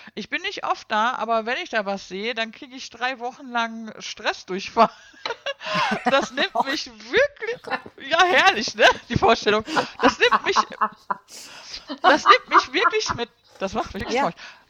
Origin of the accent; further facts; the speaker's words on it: North Rhine-Westphalia, Germany; born there; ich gebürtiger Ruhrpottler, ne?